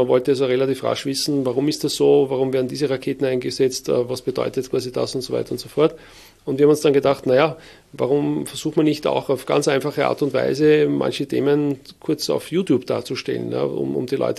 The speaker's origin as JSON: {"language": "German", "town": "Wiener Neustadt", "region": "Lower Austria", "country": "Austria", "tie": "born or raised there", "said": "dass ich aufgewachsen bin in Wiener Neustadt. Ja, Wiener Neustadt ist die Stadt, wo die Militärakademie steht."}